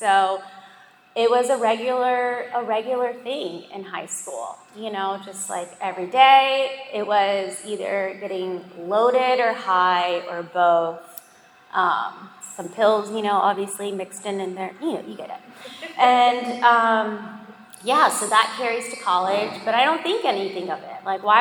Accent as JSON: {"language": "English", "town": "Tampa", "region": "Florida", "country": "United States", "tie": "born or raised there", "said": "And so I was like, I'm just moving back to Tampa. Like, this is my hometown."}